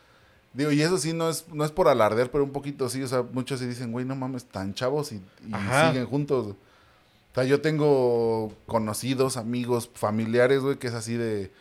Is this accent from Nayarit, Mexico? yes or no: no; San Juan del Río, Querétaro, Mexico; also born or lived in Mexico City; No, nací en Ciudad de México, pero viví 3 años allá. Me trajeron a provincia a los 3 años. Ya tengo 32 años viviendo acá en Querétaro.